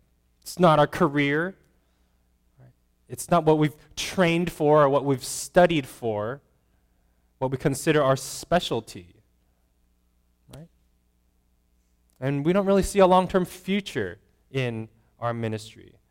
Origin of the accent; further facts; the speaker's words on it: United States; just because I grew up in America and I could speak English in Taiwan.